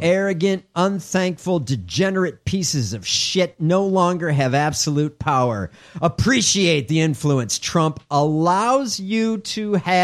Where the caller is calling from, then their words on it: Oxford, South East England, United Kingdom; Good evening, chaps. I'm calling from Oxford.